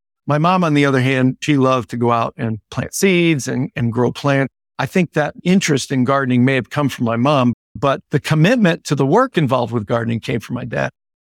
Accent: Massachusetts, United States; When I was 16 years old, I grew up in Western Massachusetts.

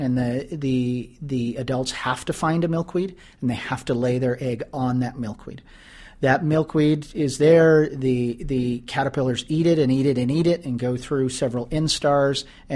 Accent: Nebraska, United States; I grew up in Nebraska, and I took my family back for the summer or for a few weeks in the summer

